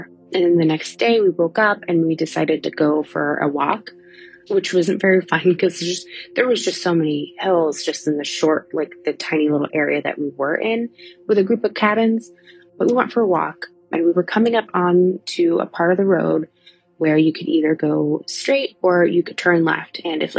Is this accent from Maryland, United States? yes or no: no; Ohio, United States; I'm from Ohio.